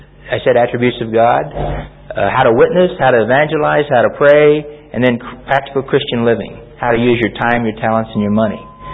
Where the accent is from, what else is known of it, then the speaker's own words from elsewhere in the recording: Denver, Colorado, United States; now in California, United States; because I'd only been in California for less than a year, and I came from Denver, Colorado, and I didn't know anybody.